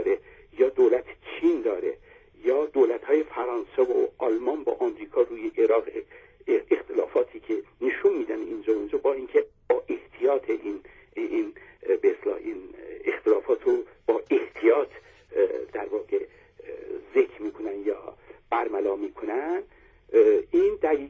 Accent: Iran; نه به خاطر اینکه ما ایرانی هستیم این حرفو میزنیم

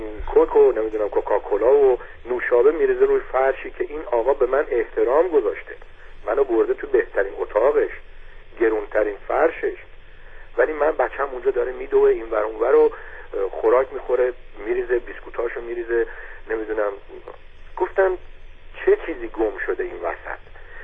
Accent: Iran; ایرانی میبینم صحبت نمیکنم که مبادا اون بفهمه من ایرانیم

